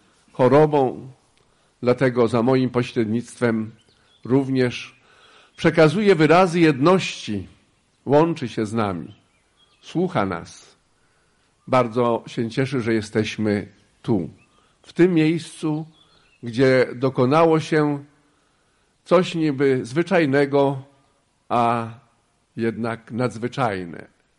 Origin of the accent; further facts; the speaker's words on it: Barłożno, Pomeranian Voivodeship, Poland; born there; parafia Barłożno